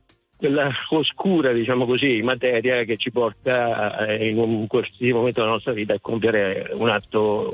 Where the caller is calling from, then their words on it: Fermo, Marche, Italy; Siamo da Fermo.